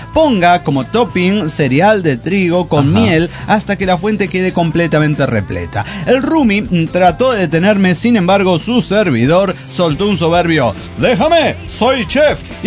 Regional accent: Mexico City, Mexico; Soy de la Ciudad de México.

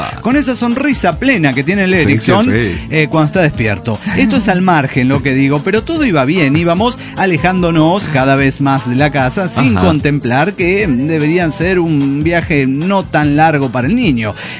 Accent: Leones, Córdoba, Argentina; cuando voy a Rosario me dicen, sos cordobés, y están todos locos. No sé de dónde soy. Va, sí, soy de Leones.

